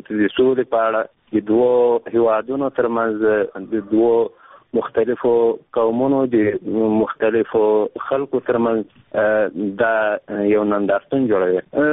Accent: Afghanistan; زه یو افغان یم

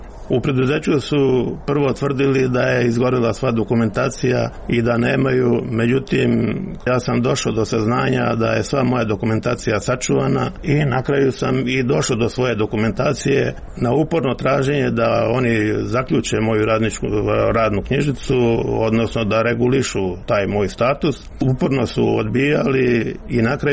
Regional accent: Kosovo; born there; moved away as an adult; now in Bosnia and Herzegovina; Inače sam rodom sa Kosova, ali sam ovdje došao 1969. godine u Bosni

